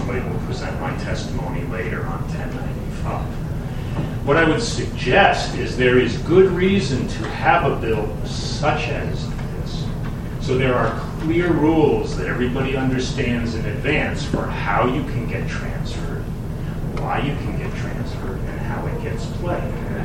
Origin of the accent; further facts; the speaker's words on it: Pownal, Maine, United States; I'm from Pownell. I was a lawyer practicing in Lewiston for 35 years.